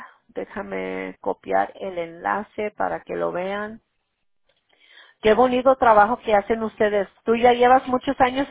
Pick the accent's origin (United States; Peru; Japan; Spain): United States; Yo soy de los Estados Unidos. Mis abuelos eran de México.